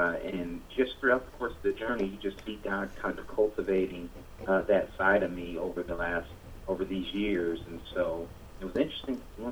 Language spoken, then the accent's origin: English; Detroit, Michigan, United States; also born or lived in Tulsa; I was born in Tulsa. I moved to Detroit. I basically grew up most of my adolescent years there, and then moved back to Tulsa.